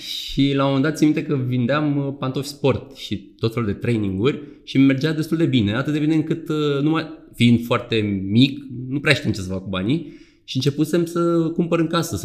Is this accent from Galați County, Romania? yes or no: yes; Galați, Galați County, Romania; Vin din Galați, într-o familie, n-aș spune chiar modestă, dar cred că normală.